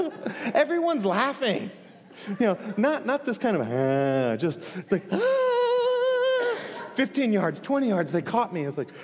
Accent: Tampa, Florida, United States; And our practice fields, I grew up in Tampa, Florida.

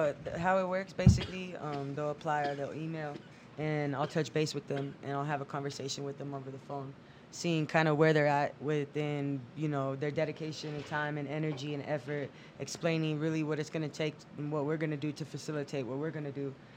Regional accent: Miami, Florida, United States; Yeah, no, I'm actually from Miami.

